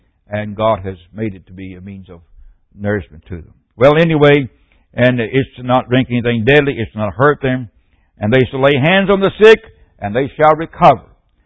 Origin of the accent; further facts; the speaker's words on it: Mississippi, United States; I'm from Mississippi, and we talk slow in Mississippi, and we also think slow.